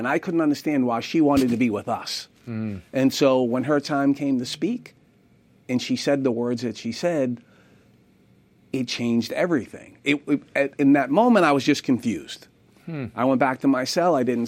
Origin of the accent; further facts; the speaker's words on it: Boston, Massachusetts, United States; But growing up in Boston, we were more culturally Catholic than anything else.